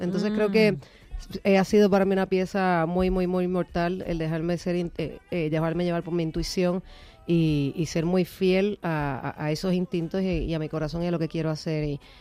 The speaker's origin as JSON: {"language": "Spanish", "country": "Puerto Rico", "tie": "born or raised there", "said": "mi papá era español, entonces mi mamá puertorriqueña, yo me crié en Puerto Rico, pero la mitad de mi familia está acá"}